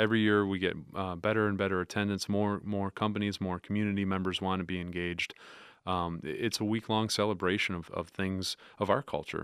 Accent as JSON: {"language": "English", "town": "Rogers City", "region": "Michigan", "country": "United States", "tie": "born or raised there", "said": "Rogers City."}